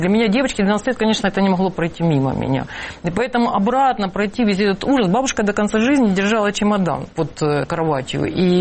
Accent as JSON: {"language": "Russian", "region": "Donbas", "country": "Ukraine", "tie": "born or raised there", "said": "у меня же мама коренная, ну, я получаюсь коренной житель Донбасса"}